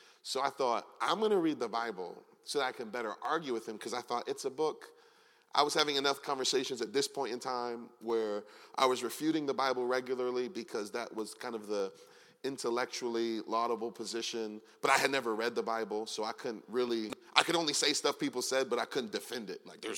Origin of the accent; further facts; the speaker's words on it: Detroit, Michigan, United States; moved away as an adult; now in Philadelphia, United States; I'm from Detroit originally, and I moved to Philly maybe 15 years ago now.